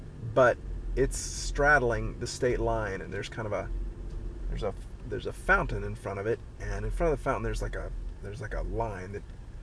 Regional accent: Arkansas, United States; I grew up in Arkansas. I've been all over Arkansas, but I've never been to Texarkana.

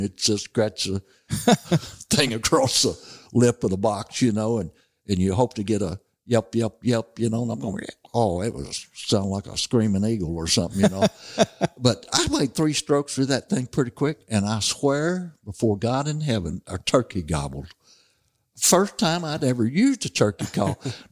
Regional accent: Missouri, United States; I grew up in the Missouri Boot Hill in the swamps, and all we had to hunt was rabbits and squirrels and raccoons.

